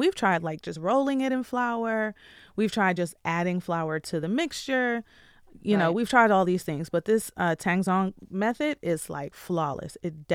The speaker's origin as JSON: {"language": "English", "region": "Michigan", "country": "United States", "tie": "born or raised there", "said": "I grew up in Michigan and we have like the largest Middle Eastern population."}